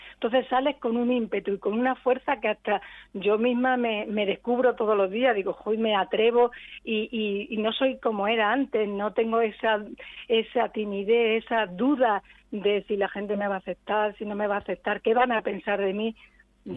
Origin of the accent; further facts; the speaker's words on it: Badajoz, Extremadura, Spain; yo soy de Badajoz, amo Badajoz, amo mi tierra